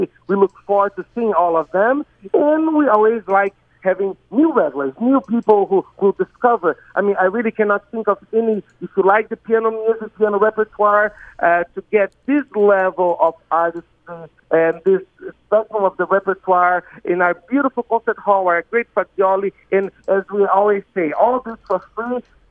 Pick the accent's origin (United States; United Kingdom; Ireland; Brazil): Brazil; not because I'm from Brazil, but we're doing well.